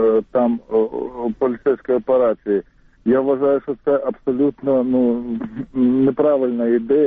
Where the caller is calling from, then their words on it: Kyiv, Ukraine; з міста Києва, телефоную вам.